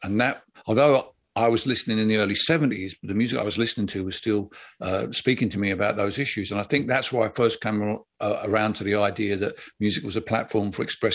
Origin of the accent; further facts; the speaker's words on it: London, United Kingdom; growing up in London in the 70s, I was well aware of racism.